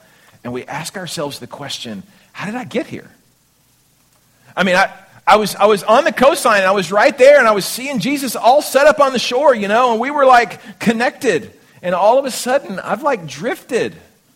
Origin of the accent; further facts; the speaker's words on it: Houston, Texas, United States; I remember growing up in Houston, and our family would go down to the beach to Galveston